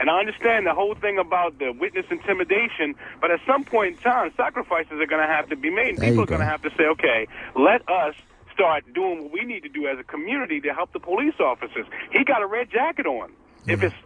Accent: Baltimore, Maryland, United States; I grew up in the Lexington Terrace housing project.

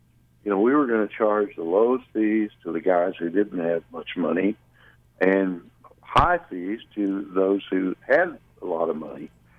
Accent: Plainview, Texas, United States; also born or lived in Waco, Texas; Well, I was born in Waco, Texas, and then my family moved out to the panhandle of Texas in an area, you know, between Amarillo and Lubbock. Part of my high school was in grade school, was in Plainview, Texas.

